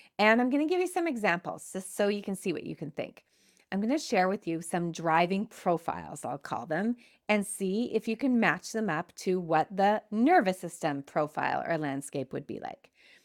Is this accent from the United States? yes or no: no; Montreal, Quebec, Canada; I also know I grew up in Montreal, and Montrealers are very different drivers than Torontonians.